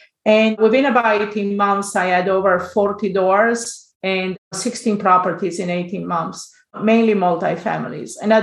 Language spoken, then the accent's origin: English; Italy; English is a second language; moved away as an adult; now in United States; Actually, originally, I'm from Italy, so if you wonder about my accent, and I came to the United States in 1985.